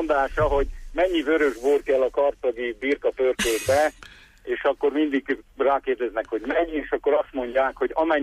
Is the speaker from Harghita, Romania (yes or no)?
yes; Lueta, Harghita, Romania; gyerekkori emlékeimben még Lövétén onnan származom